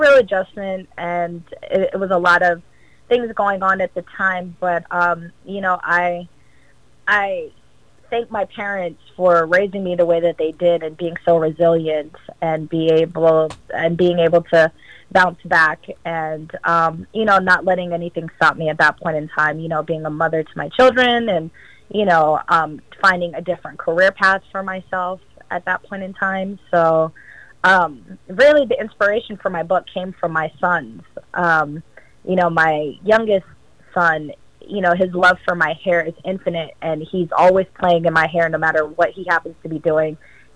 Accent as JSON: {"language": "English", "town": "Boston", "region": "Massachusetts", "country": "United States", "tie": "born there", "also_born_or_lived": "Jamaica", "said": "Yes, I was born in Boston, Massachusetts, but I've been back to Jamaica several times a year throughout my childhood. So I kind of feel like I grew up there part of the time, too"}